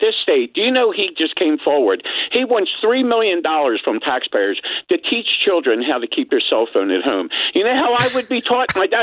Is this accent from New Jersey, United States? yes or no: yes; New Jersey, United States; I'm from New Jersey, and let me tell you something.